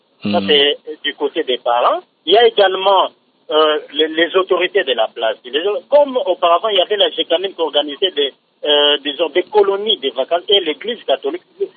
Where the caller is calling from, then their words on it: Kolwezi, Lualaba, DR Congo; Comme ici chez nous à Kolwezi